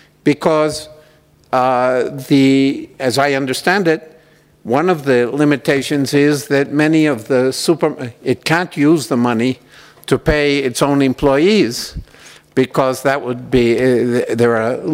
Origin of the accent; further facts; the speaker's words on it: Mexico; English is a second language; I'm from Mexico